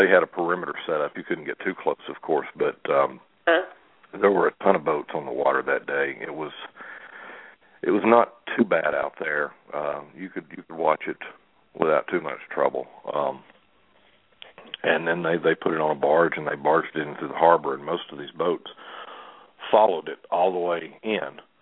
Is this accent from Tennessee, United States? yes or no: yes; Tennessee, United States; I'm from Tennessee, and I was living in Nashville